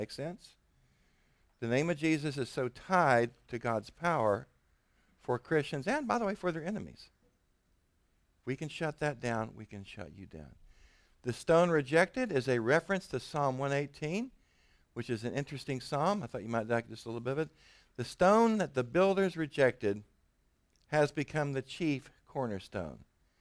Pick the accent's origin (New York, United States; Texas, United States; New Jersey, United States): Texas, United States; It's like being from East Texas or West Texas. I'm from West Texas.